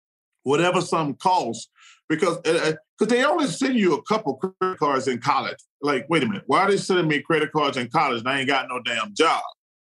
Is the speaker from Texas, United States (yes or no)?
no; Alabama, United States; I'm very aware of racism. I grew up in Alabama.